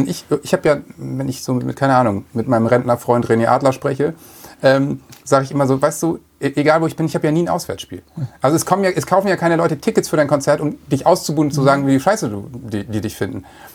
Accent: Bremen, Germany; born there; now in Hamburg, Germany; bin in Bremen geboren

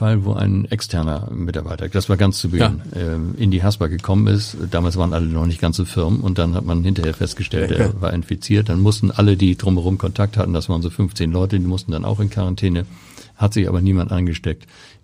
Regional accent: Rheinbeck, Germany; wo ich groß geworden bin

